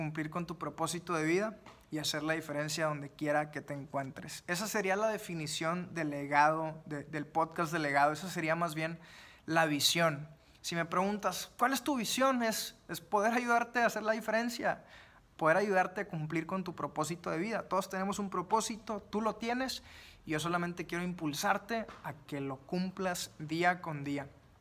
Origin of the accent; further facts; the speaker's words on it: Monterrey, Nuevo León, Mexico; este joven regiomontano de 26 años. Así que, pues bueno, para los que no me conocen, ese soy yo. Soy un joven mexicano de 26 años.